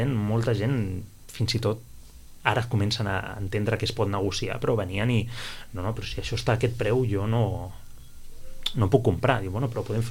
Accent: Sitges, Catalonia, Spain; Som persones de Sitges que no podem quedar malament amb ningú

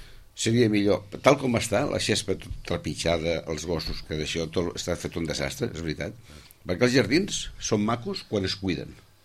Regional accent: Sitges, Catalonia, Spain; Pensa que jo he viscut a Terramar, vaig néixer a Terramar, sí, en jardins

